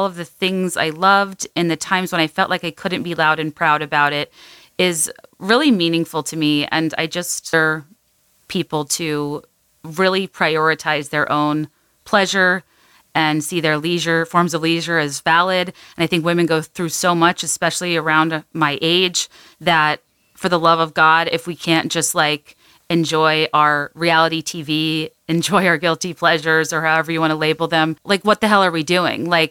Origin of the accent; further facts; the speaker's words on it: Southern United States, United States; or at least me growing up in the South